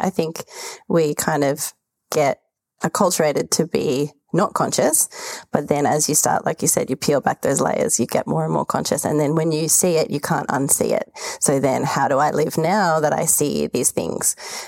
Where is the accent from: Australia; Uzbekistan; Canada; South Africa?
Australia; Frankston, Victoria; born there; I was born in Victoria in Melbourne, or in Frankston. So that's in Australia, down the bottom of Australia for people that aren't Australian. And it's kind of a coastal area.